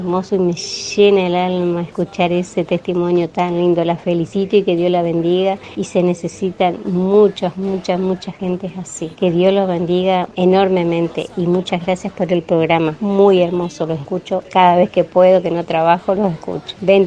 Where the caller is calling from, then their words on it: Concordia, Entre Ríos, Argentina; de Concordia.